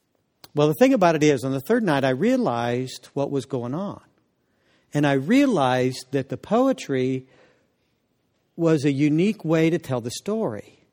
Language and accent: English; Kansas, United States; She was in Albany, New York. I was from Kansas.